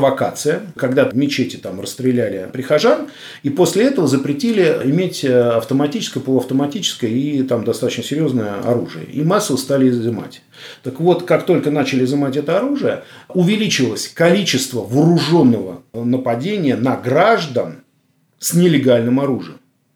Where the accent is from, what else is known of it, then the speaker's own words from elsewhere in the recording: Moscow, Russia; я вот коренной москвич